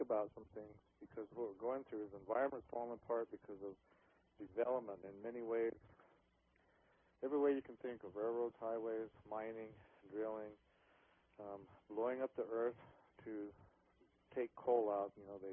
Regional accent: Wyoming, United States; Well, as everyone knows, I'm from Wyoming.

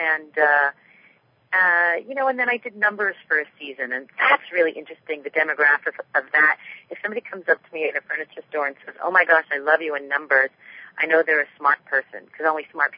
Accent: San Diego, California, United States; I was born and raised in San Diego, right on the border, so I spent my whole childhood hearing people destroy the beautiful Spanish language

